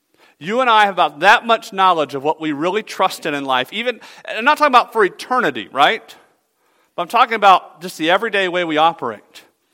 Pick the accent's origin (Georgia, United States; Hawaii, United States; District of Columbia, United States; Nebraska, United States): Georgia, United States; growing up in the South, I mowed my grass like once every 2 weeks, whether it needed it or not.